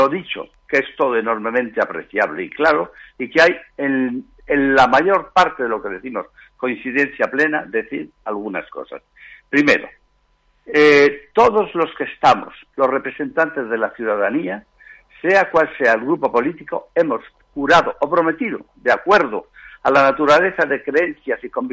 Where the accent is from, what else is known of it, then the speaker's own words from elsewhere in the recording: Spain; Somos españoles todos